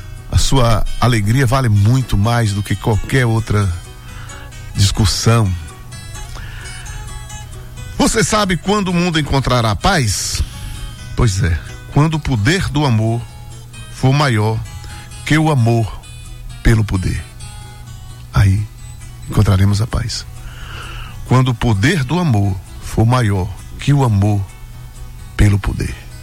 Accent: Arapiranga, Bahia, Brazil; moved away as an adult; also born or lived in Salvador; A primeira música que eu compus quando eu saí de Arapiranga, fui morar em Salvador, com meus 20 anos de idade.

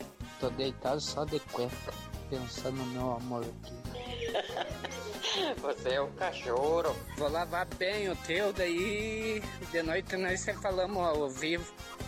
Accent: Pinhal, Rio Grande do Sul, Brazil; sou de Pinhal.

